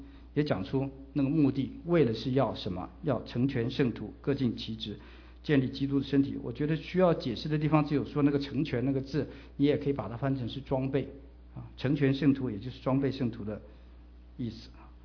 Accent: China; 我觉得我们中国人有一句话说得很好，就是工欲善其事，必先利其器。

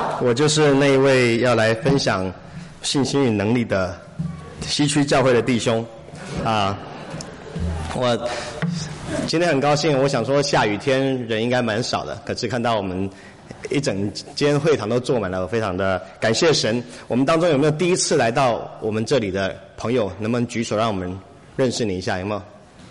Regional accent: Taiwan; moved away as an adult; now in Los Angeles, United States; 我来自台湾。我1997年的时候来到美国就读大学，那个时候我的主修是艺术。

